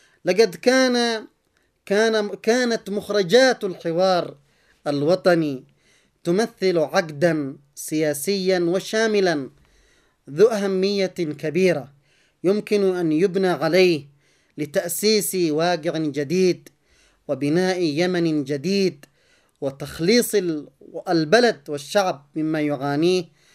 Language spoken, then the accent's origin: Arabic; Yemen; بلدنا اليمن وعلى شعبنا اليمني العزيز